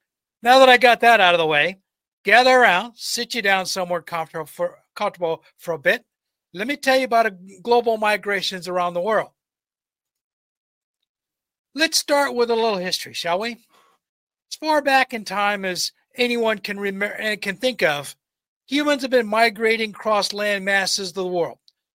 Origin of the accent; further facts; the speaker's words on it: United States; Since I'm an Irish American, I pay a lot of attention to Irish news.